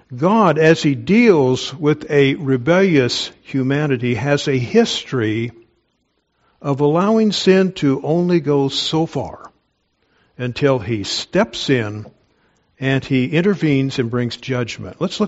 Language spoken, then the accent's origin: English; Kansas, United States; I'm from Kansas, where we learn to do that sort of stuff.